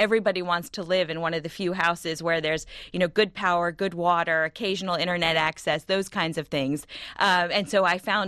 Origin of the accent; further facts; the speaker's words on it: Greenbelt, Maryland, United States; I am. I grew up in Greenbelt, Maryland, right next to the University of Maryland.